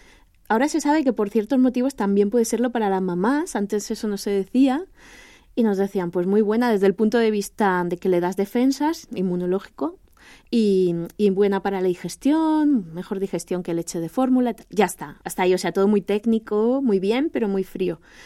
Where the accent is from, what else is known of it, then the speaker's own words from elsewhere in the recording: Elche, Valencian Community, Spain; now in Santa Pola, Spain; entre que soy de Elche, pero ahora vivo en Santa Pola